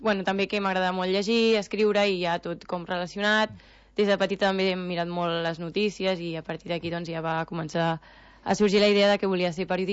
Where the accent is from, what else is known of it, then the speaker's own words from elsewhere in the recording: L'Escala, Catalonia, Spain; also born or lived in Barcelona; Doncs mira, jo sóc de Barcelona i estigueixo aquí a l'Escala des de ja que sóc ben petita